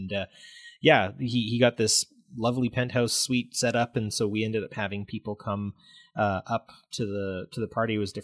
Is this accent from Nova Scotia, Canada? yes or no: no; Alberta, Canada; I'm like, well, I'm from Alberta